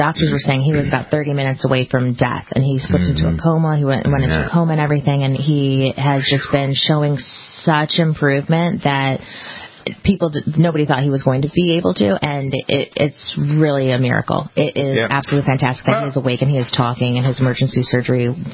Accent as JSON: {"language": "English", "region": "Ohio", "country": "United States", "tie": "born or raised there", "said": "But also, I grew up right near Cedar Point, America's Roller Coaster."}